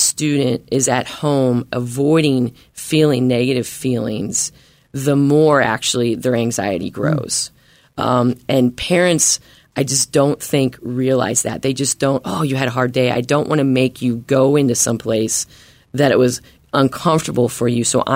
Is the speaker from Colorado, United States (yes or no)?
no; Indiana, United States; I'm from Indiana.